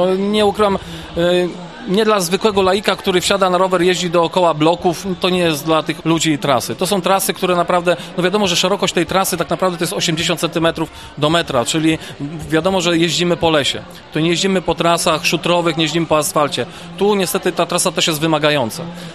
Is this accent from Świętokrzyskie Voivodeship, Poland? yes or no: no; Międzylesie, Lower Silesian Voivodeship, Poland; jestem z Międzylesia, tutaj akurat z Urzędu Miasta i Gminy.